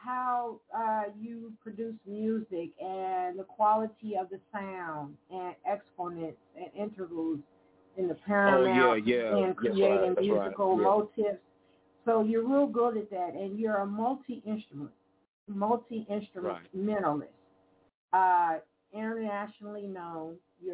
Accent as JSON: {"language": "English", "town": "Evansville", "region": "Indiana", "country": "United States", "tie": "born or raised there", "said": "I'm looking for a community center locally here in my hometown of Evansville, Indiana."}